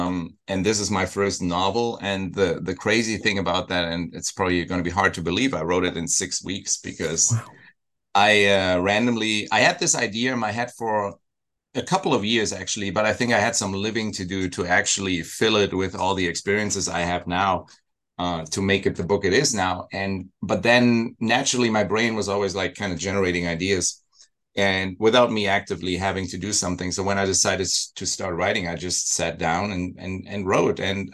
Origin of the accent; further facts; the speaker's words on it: Germany; now in Los Angeles, United States; Yeah, so it's because I came to LA from Germany, actually.